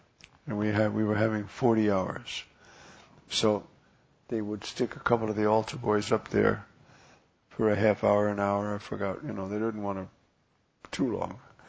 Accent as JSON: {"language": "English", "region": "New York", "country": "United States", "said": "Where are you from, boy? I said, New York. You ain't from New York. You're from the South."}